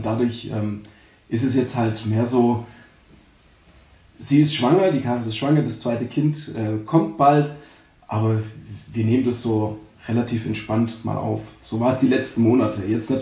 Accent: Stuttgart, Baden-Württemberg, Germany; ich bin der Mann von der Karis und ich komme aus Stuttgart tatsächlich, aus Vaihingen, der Nebenort von dem, wo wir jetzt aktuell wohnen und bin 31 Jahre alt

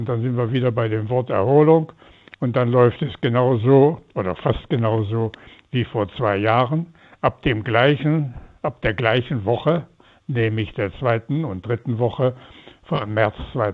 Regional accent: Poland; Ich komme aus Polen, deshalb bin ich also ein bisschen östlicher noch orientiert.

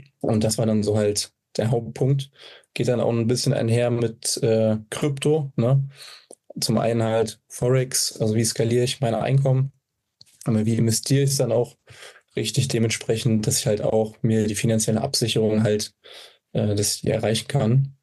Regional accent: Frankfurt, Hesse, Germany; 23, komme aus Frankfurt

